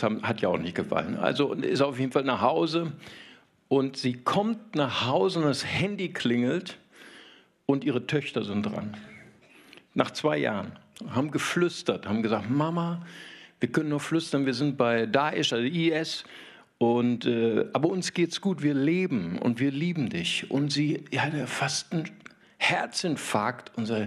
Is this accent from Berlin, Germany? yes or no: no; Bonn, North Rhine-Westphalia, Germany; Ja, ich komme, wie gesagt, aus Bonn.